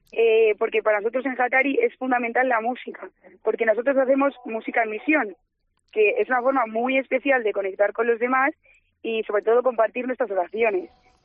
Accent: Madrid, Community of Madrid, Spain; soy de Madrid.

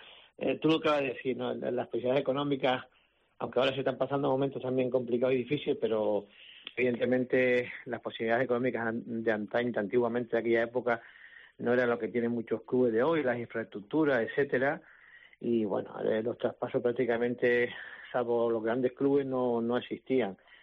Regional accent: Cardones, Canary Islands, Spain; now in León, Spain; Gran Canario, nacido en Cardones, que no se enfaden los de mi pueblo.

